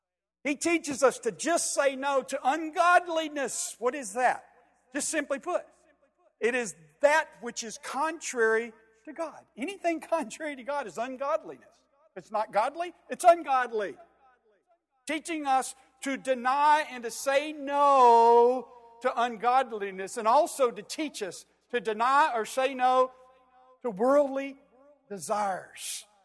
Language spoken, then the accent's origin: English; Georgia, United States; I have to share this because I'm from the South. I'm from Georgia.